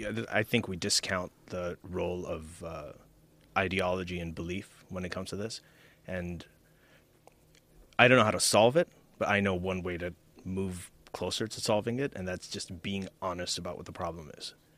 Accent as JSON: {"language": "English", "country": "Libya", "tie": "born or raised there", "also_born_or_lived": "Saudi Arabia / Pakistan", "moved": "as an adult", "said": "I grew up in Libya, Saudi Arabia, Pakistan. I didn't come to North America until I was 24. And I grew up in pretty much Muslim majority countries and some very conservative ones"}